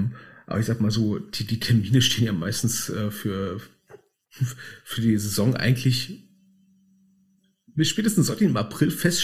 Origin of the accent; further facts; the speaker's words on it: Berlin, Germany; Wir sind halt Berliner